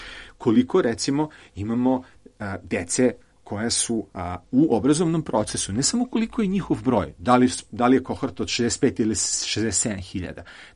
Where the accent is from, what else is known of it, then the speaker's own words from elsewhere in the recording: Serbia; Mi Srbi volimo da smo veliki.